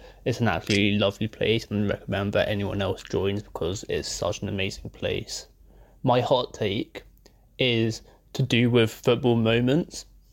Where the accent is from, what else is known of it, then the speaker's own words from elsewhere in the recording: London, United Kingdom; I'm from South London.